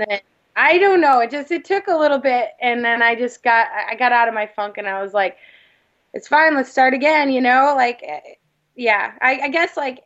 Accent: Midwest, United States; because I think we're both from Midwest, that sort of thing.

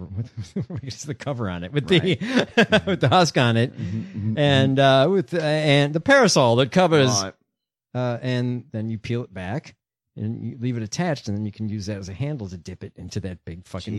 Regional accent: Chicago, Illinois, United States; But when I grew up in Chicago, they were the enemy.

